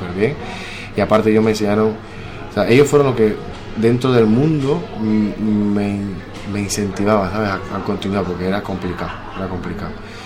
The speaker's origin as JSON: {"language": "Spanish", "country": "Panama", "said": "Vengo de Panamá, me ha costado mucho llegar hasta aquí"}